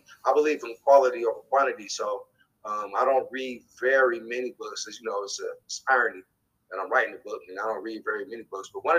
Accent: Oakland, California, United States; He was like, he's like, where you from? I told him I was from Oakland.

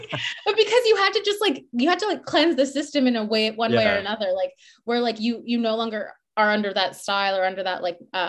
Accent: Toronto, Ontario, Canada; moved away as an adult; now in London, United Kingdom; like I grew up in Toronto. I moved to London when I was like 18

